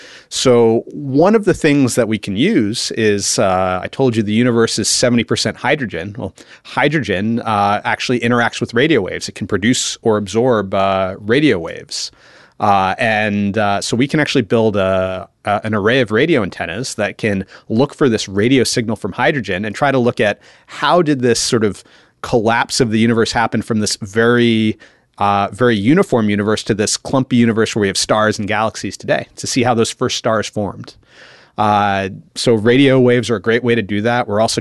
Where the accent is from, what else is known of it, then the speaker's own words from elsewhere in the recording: Potomac, Maryland, United States; also born or lived in New York City; Yeah, so I was born in New York City, but grew up mostly in Potomac, Maryland, so the DC suburbs.